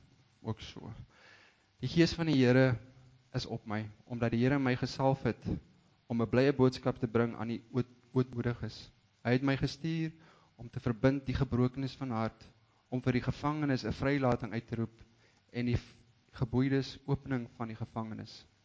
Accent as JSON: {"language": "Afrikaans", "town": "Grootfontein", "region": "Otjozondjupa", "country": "Namibia", "tie": "born or raised there", "also_born_or_lived": "Windhoek", "lives_now": "South Africa", "said": "En ja, ek is gebore in Namibia, grootgeword Grootfontein, Chimep en basies in Windhoek gaan matrikuleer en toe op Stellenbosch gaan swat."}